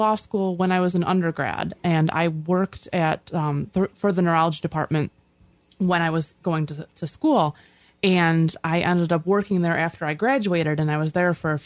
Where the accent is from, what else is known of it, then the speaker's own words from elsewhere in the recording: Rush, New York, United States; I'm actually from Rush.